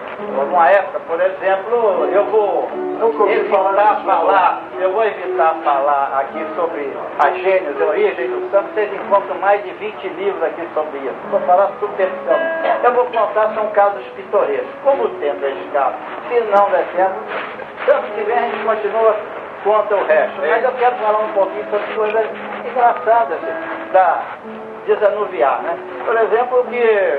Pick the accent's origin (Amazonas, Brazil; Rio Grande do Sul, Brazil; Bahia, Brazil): Bahia, Brazil; Eu também sou baiano